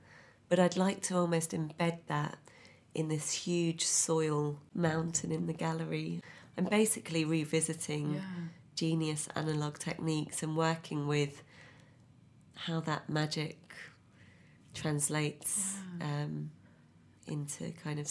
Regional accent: United Kingdom; issues of being a brown woman, I'd say, and also being British

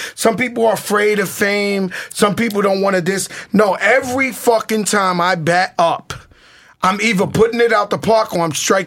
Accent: Bronx, New York, United States; And, of course, we're cheating because we're from the Bronx.

